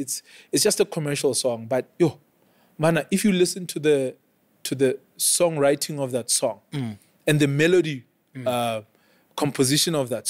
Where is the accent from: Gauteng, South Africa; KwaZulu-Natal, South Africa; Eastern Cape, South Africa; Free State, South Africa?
Free State, South Africa; And how we grew up in the Free State, we used to run, right?